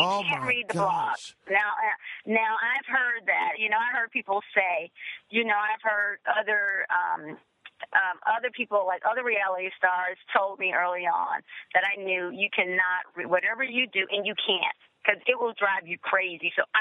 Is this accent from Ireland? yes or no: no; Chattanooga, Tennessee, United States; My husband's from Bangladesh. You know, I'm from Chattanooga, Tennessee.